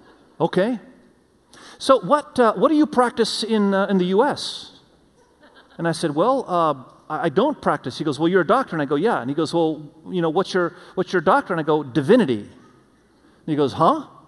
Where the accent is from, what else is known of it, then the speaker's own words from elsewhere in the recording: Indonesia; now in United States; we wanted to show them where I grew up in Indonesia and so forth.